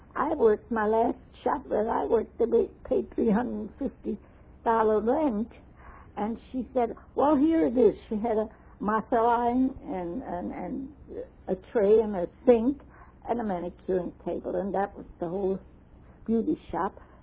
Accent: New York, United States; And I came from New York, where you had three different ways to go all over in the city

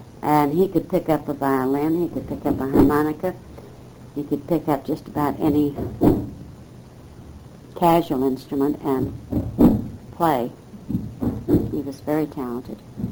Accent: San Pedro, California, United States; also born or lived in Gardena; I was born in Gardena, and then they moved to San Pedro. And my grandparents lived on 20th Street in San Pedro, right where you could see the harbor right from their front yard.

